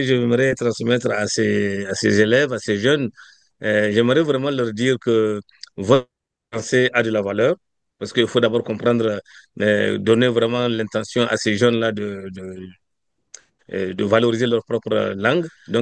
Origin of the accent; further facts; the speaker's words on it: Niger; now in Saskatchewan, Canada; Je suis nigérien d'origine et saskatchewanais d'adoption.